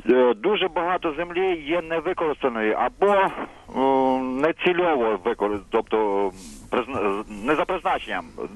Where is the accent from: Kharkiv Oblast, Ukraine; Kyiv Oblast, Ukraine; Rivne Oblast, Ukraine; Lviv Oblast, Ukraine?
Lviv Oblast, Ukraine; moved away; Я з Львівщини, але я років 5 проживаю в Тернопільській області.